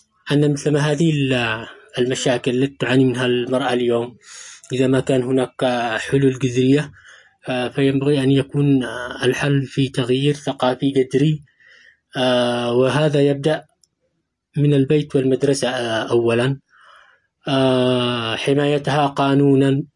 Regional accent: Yemen

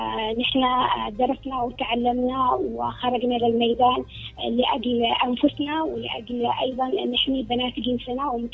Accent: Yemen; أنا قبل ما أكون نازحة أنا يمنية

